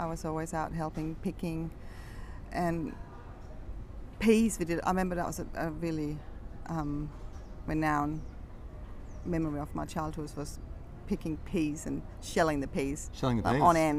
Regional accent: Denmark; moved away as an adult; now in Australia; So I lived in Denmark, grew up in Denmark. I lived there for 26 years.

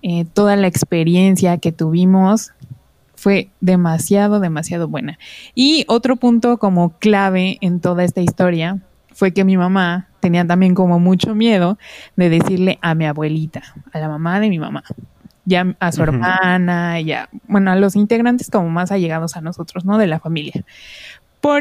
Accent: Morelos, Mexico; moved away as an adult; now in Mexico City, Mexico; yo soy de Morelos, no soy de la Ciudad de México, pero por la universidad okay. Me fui a vivir para allá.

